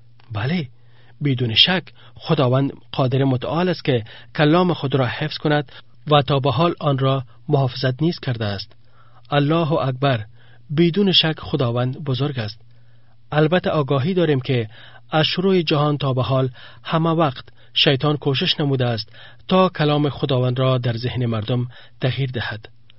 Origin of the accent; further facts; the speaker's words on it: Afghanistan; اگر کسی مرا خارج از افغانستان ببیند میگوید بچه افغان، چون من از افغانستان آمدم.